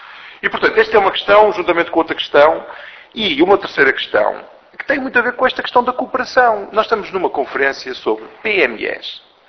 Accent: Porto, Portugal; eu trabalhei para a indústria, eu sou do Porto.

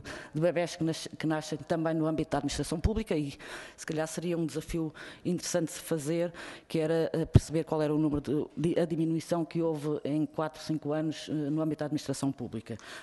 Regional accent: Portugal; todos temos enquanto portugueses

